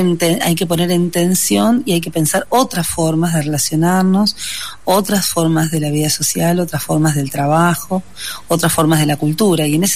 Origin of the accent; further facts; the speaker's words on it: Santa Fe, Argentina; Yo vengo de la provincia de Santa Fe, donde la problemática de atentar contra la vida en el humedal se ha vuelto moneda corriente.